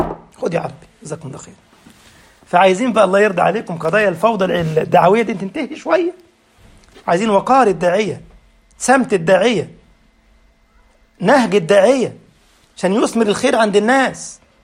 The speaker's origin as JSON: {"language": "Arabic", "country": "Egypt", "said": "وأنا من مصر"}